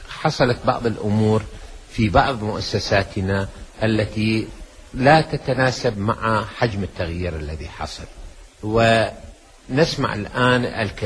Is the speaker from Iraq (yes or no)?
yes; Iraq; وهذا الأمر يرفض نهائيا من قبلنا كعراقيين